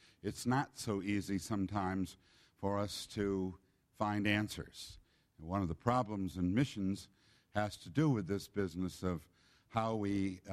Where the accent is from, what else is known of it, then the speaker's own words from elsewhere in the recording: England, United Kingdom; So happened that I'm English, okay? Not her, it's me.